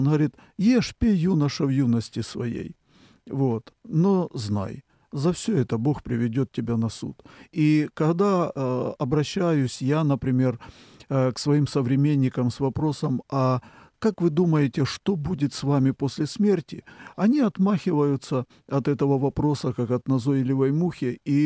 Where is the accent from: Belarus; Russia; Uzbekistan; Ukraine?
Ukraine; я житель страны под названием Украина. Я украинец по национальности, и я священник в этом народе